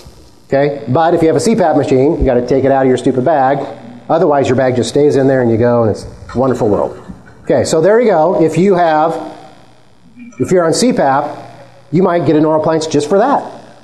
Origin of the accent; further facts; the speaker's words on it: Idaho, United States; I'm from Idaho, a lot of hunters.